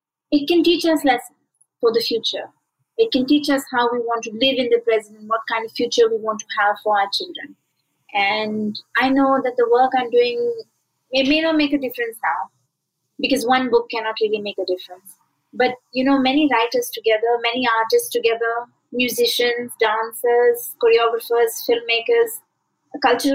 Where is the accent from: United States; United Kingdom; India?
India; You know, I am Indian and you are Pakistani, Neha.